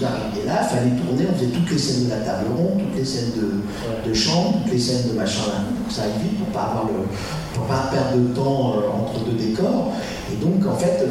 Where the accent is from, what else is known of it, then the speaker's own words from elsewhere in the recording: Paris, Île-de-France, France; Non, je suis parisien, je fais 1m60 et je... Et voilà. Et je suis français.